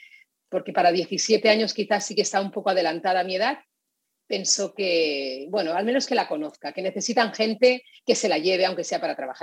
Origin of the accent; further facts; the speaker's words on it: Igualada, Catalonia, Spain; born there; also born or lived in Sitges; jo soc nascuda d'Igualada, però ja vivia a Sitges